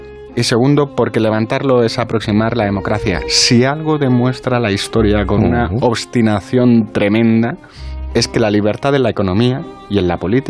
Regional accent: Spain; Y además nos gusta exagerarlo, que para eso somos españoles.

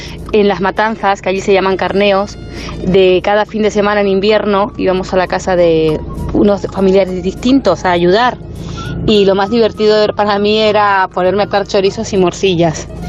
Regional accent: Argentina; now in Valencia, Spain; de Valencia, bueno, que soy argentina.

